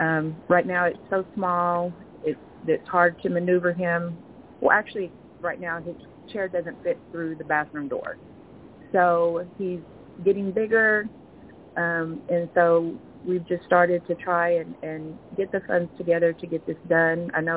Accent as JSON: {"language": "English", "town": "Waco", "region": "Texas", "country": "United States", "tie": "born or raised there", "said": "my sister and I were having a discussion, and we grew up in Northside, Waco, and we lived on North 6th Street."}